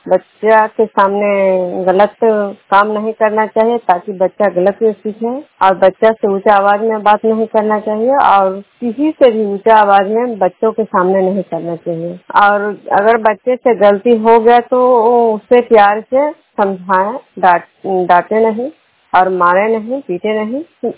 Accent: Vishnupur, Bihar, India

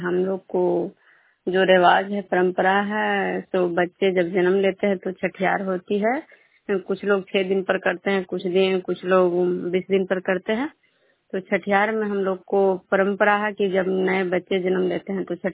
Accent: Vishnupur, Bihar, India; मैं विष्णुपुर ग्राम खुदरा पंचायत नालंदा जिला नगर निगम प्रखंड के निवासी हूँ।

